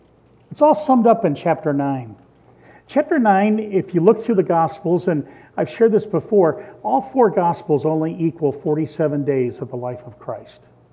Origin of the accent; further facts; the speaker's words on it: Midwest, United States; now in US South; Never thought I'd move south. I used to live outside of Chicago in the country, so I'm a Midwesterner, and here I am down here.